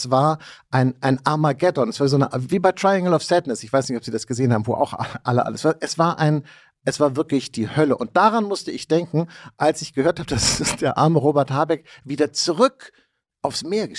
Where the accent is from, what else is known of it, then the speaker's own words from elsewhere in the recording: Hamburg, Germany; Ich komme, wie man merkt, aus Hamburg, ich weiß das alles.